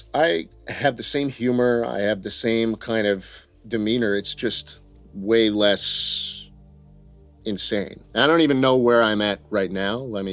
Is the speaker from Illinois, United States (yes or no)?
no; New York City, New York, United States; just growing up in New York City, around that area, I think I was exposed to that type of person a lot.